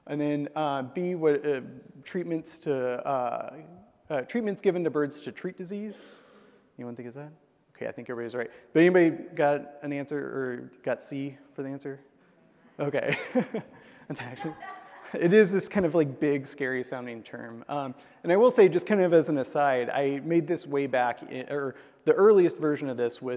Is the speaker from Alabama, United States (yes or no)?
no; Texas, United States; also born or lived in Iowa; I'm from Texas originally, but have bounced back and forth between Texas and Iowa